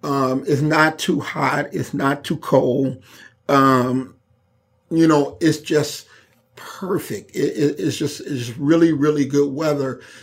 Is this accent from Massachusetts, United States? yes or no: no; Chicago, Illinois, United States; I just think about all those good times that I had growing up in Chicago and all those times I continue to have.